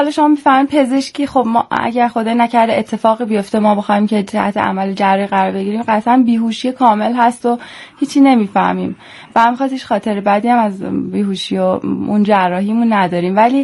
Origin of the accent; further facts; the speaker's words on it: Tehran, Tehran Province, Iran; بله، من تهرانی هستم، متولد تهران هستم.